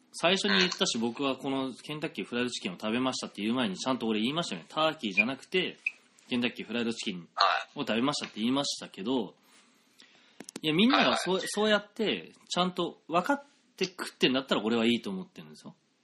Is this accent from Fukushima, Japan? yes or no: yes; Fukushima, Japan; 僕の実家の福島、